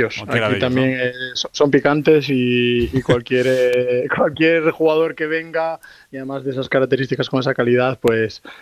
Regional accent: Vilagarcía de Arousa, Galicia, Spain; luego de pequeño mi apodo de toda la vida en Romay, mi pueblo, Villagarcía y Pontevedra

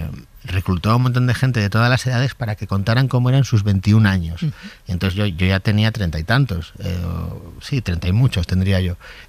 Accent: Asturias, Spain; moved away as an adult; now in Madrid, Spain; fue la edad a la que yo llegué a Madrid a vivir, desde Asturias, desde mi Asturias natal.

